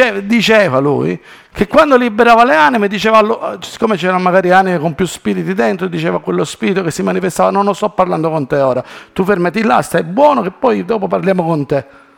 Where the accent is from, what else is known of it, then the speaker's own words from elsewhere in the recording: Cosenza, Calabria, Italy; anche se me ne vado a Cosenza, al mio paese, mi affaccio e vedo le montagne della Sila, belle, con tutto quel verde lì.